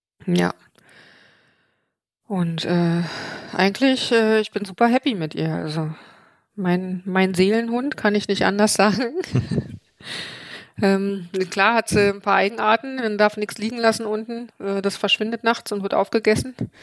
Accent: Berlin, Germany; Also als Berliner, die jetzt schon mehrfach den Mauerweg gelaufen ist

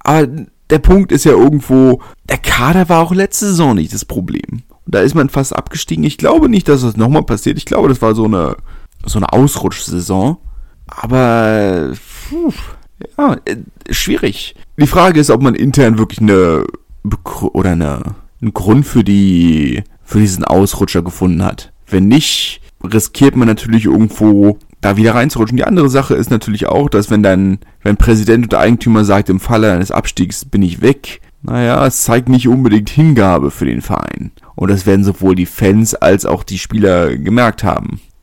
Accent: Berlin, Germany; also born or lived in Narbonne, France; Ich bin Berliner. Ich habe in kleineren Orten gewohnt.

